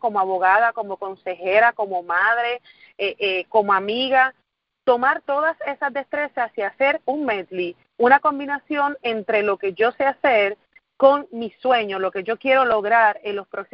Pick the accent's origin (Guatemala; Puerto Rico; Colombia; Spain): Puerto Rico; Guayama; soy de Guayama, Puerto Rico, del sur de la isla, tomo muchísimo orgullo en decir que nací y me crié en una casita que con muchísimo esfuerzo construyeron mis abuelitos.